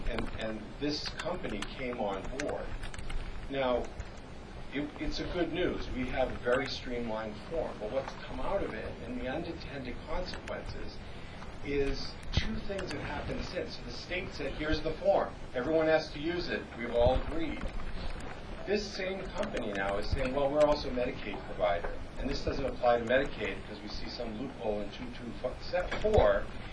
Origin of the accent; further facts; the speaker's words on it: Massachusetts, United States; I'm also from Massachusetts, I'm a practitioner in Boston, completely outpatient practice